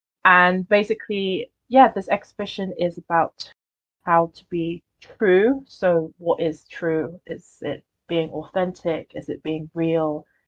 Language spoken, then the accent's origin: English; United Kingdom; born there; And myself being British born Chinese, identity has always been a struggle of mine.